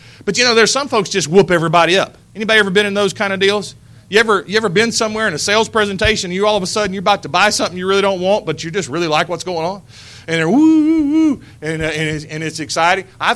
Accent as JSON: {"language": "English", "region": "North Carolina", "country": "United States", "said": "I'm from North Carolina and we don't have a lot of good football."}